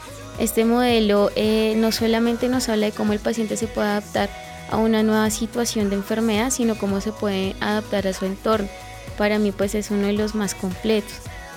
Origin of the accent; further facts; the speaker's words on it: Colombia; como enfermero colombiano podemos dar mucho aprendizaje hacia el enfermero de Ecuador.